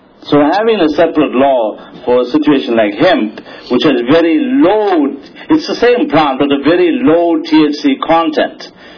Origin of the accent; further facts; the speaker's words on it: South Africa; I would, as a South African, I would not like to see my country being used.